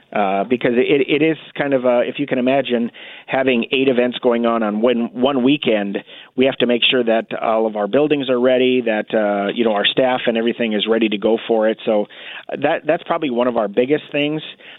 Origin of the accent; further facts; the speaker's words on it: North Dakota, United States; Up in North Dakota, yep.